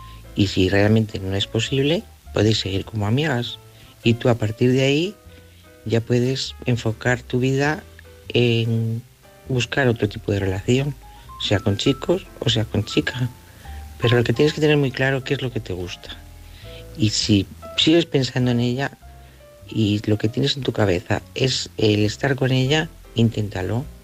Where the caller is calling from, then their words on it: Salamanca, Castile and León, Spain; de Salamanca.